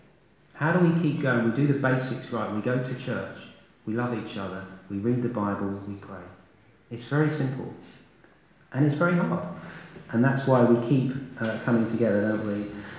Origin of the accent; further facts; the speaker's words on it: England, United Kingdom; So we need to stop being polite, stop being English, and say to each other, how is your walk with Christ going?